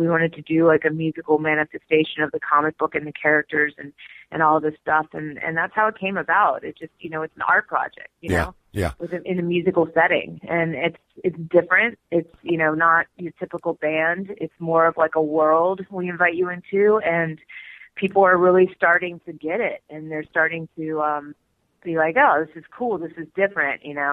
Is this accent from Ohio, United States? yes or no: no; New York, United States; I'm a New Yorker, so of course 9/11 hit home, right?